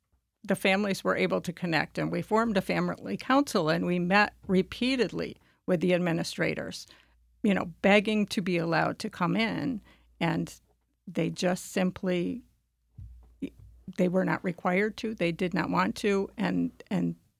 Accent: United States; as an American, you feel like, you know, you have certain rights.

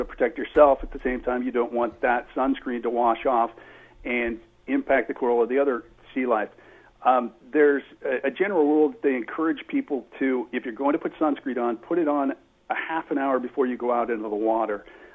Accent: Oregon, United States; I grew up swimming in the Rogue River.

